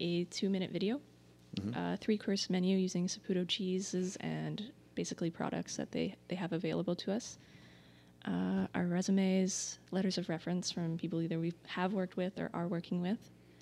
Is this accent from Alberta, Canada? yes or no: no; Regina, Saskatchewan, Canada; I come from Regina, Saskatchewan.